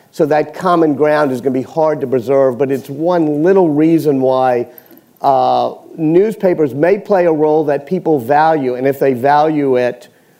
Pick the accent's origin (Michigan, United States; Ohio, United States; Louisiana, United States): Louisiana, United States; New Orleans; I do it because I'm from New Orleans